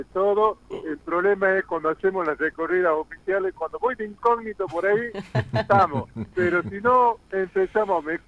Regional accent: Tucumán, Argentina

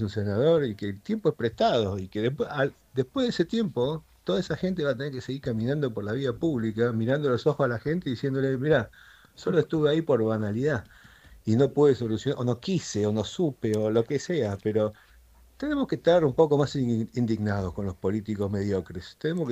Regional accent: Argentina; Somos todos el mismo equipo, somos todos argentinos. Acá

